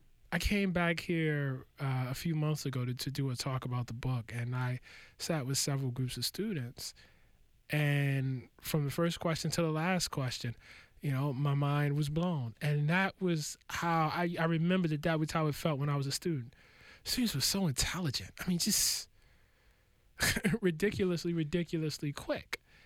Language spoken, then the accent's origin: English; Baltimore, Maryland, United States; I was born in 1975. I grew up in Baltimore in the 80s and in the early 90s.